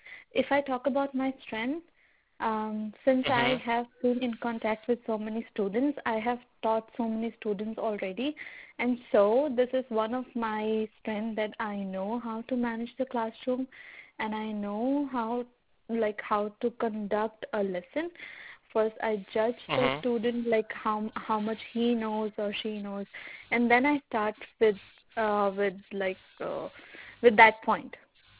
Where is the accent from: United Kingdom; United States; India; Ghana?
India; English is a second language; moved away as an adult; now in Canada; I'm an Indian Canadian. I moved to Canada for I'm in Canada for last 2 years. I did masters in again in India